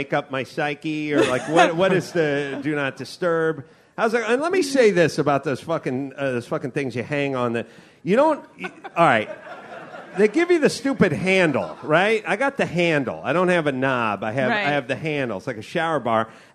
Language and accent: English; North Hollywood, California, United States; Listen, I'm from North Hollywood. We had the North Hollywood bank robbery.